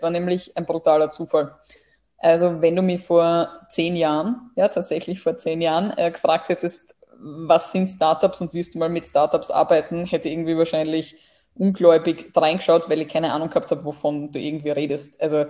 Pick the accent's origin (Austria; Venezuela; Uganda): Austria; Burgenland; ich komme aus dem Burgenland